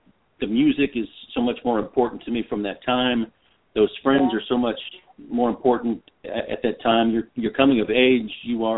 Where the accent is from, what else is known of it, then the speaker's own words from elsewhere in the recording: Pasadena, Texas, United States; also born or lived in Wichita, Kansas; I was born in Wichita, Kansas, and didn't like it very much, so I left there at the age of 18 months and moved to Pasadena, Texas. My dad was in the service, so we moved around quite a bit as a kid.